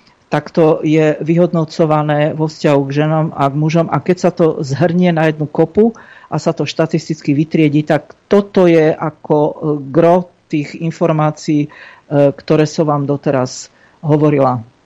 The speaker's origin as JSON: {"language": "Slovak", "town": "Považská Bystrica", "region": "Trenčín Region", "country": "Slovakia", "said": "Ja som pôvodne z Považskej Bystrice, nemám to prečo tajiť."}